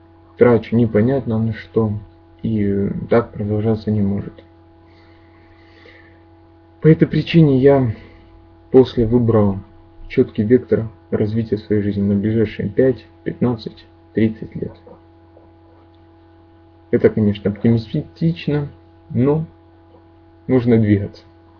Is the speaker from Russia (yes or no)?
no; Donetsk, Donetsk Oblast, Ukraine; мне 24, я из Украины, город Донецк.